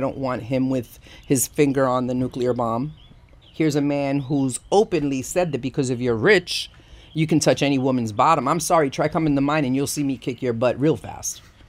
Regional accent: Puerto Rico; moved away; When I came from Puerto Rico

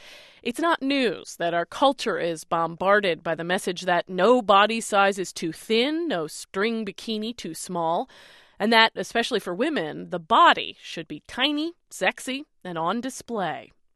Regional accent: United States; You know, as an American woman, I don't think I know a single woman who doesn't worry about these issues every day

